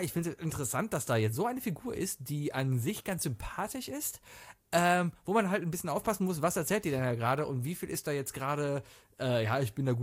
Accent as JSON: {"language": "German", "town": "Cologne", "region": "North Rhine-Westphalia", "country": "Germany", "said": "Als Kölner verabredet man sich nicht. Als Kölner gehst du wohin und triffst Leute."}